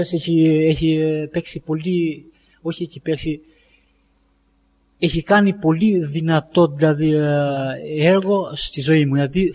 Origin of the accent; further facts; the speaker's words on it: Albania; φεύγω από την Ελλάδα και βρίσκομαι κρυφά στην Αλβανία, στην πόλη μου.